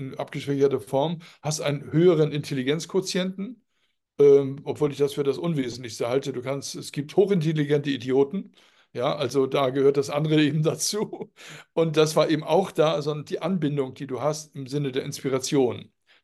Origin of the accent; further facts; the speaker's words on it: Hamburg, Germany; Ja, ich würde als Hamburger Junge sagen, verarscht hat.